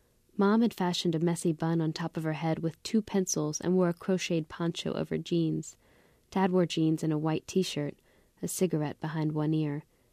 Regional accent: Bloomfield, Vermont, United States; I was raised in Bloomfield, another nowhere town in the Northeast Kingdom in Vermont.

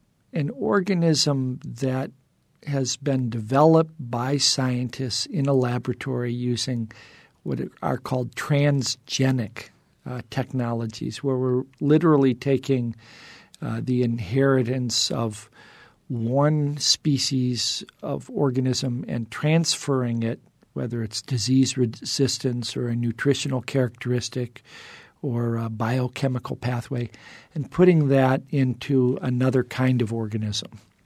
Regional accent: Indiana, United States; I grew up in the Indiana Dunes, and my grandfather was a fruit peddler up on Lake Michigan

